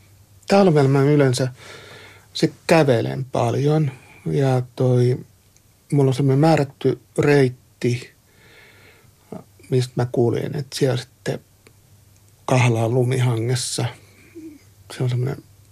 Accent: Pori, Satakunta, Finland; kun mä oon porilainen, niin alkuperäinen porilainen paistaa porilaisia

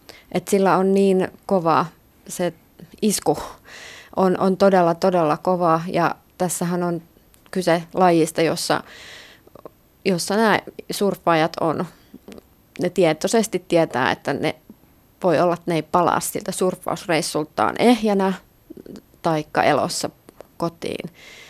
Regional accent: North Karelia, Finland; Mä oon lapsuudessa, en ole asunut merenrannalla, vaan mä tuun Pohjois-Karjalasta ja Pielisen rannalta

